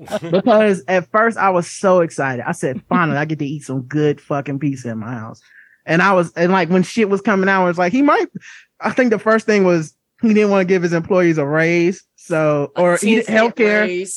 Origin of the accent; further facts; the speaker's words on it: the South, United States; I'm from the South.